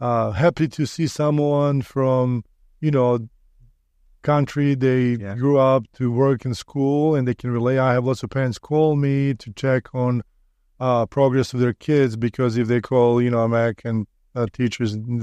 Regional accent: Serbia; every time when I say I'm from Serbia, people will say, oh, you're from Siberia, Russia, I know.

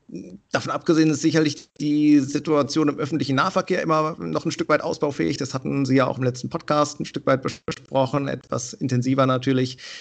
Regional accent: Cologne, North Rhine-Westphalia, Germany; born there; als gebürtiger Kölner schlägt mein Herz natürlich

